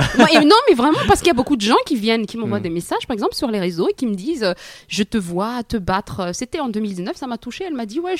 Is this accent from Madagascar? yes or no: yes; Madagascar; mes parents, on vient de Madagascar, d'un pays pauvre